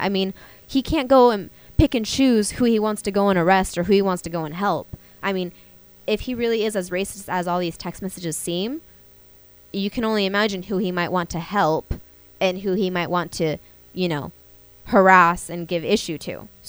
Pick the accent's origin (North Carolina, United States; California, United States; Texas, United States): California, United States; Walnut Creek; And like I mentioned earlier in the show, I am from Walnut Creek.